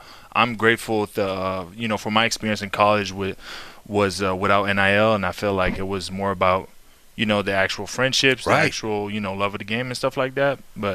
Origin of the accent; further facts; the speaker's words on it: Canada; now in Atlanta, United States; It's kind of, you know, I'm from Canada, so I feel like Atlanta kind of adopted me in a certain way.